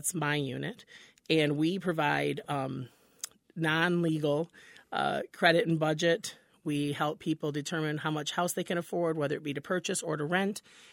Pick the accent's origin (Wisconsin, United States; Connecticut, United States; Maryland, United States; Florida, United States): Florida, United States; Deltona; I'm from Deltona